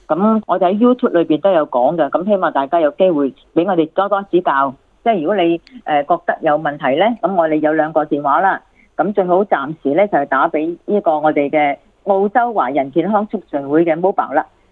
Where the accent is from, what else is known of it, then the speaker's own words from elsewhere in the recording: China; 我哋中國人咧係點樣嘅？